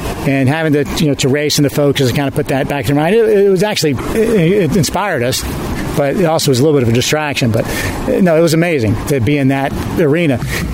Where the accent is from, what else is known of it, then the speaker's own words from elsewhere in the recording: Atlanta, Georgia, United States; You know, I grew up in Atlanta.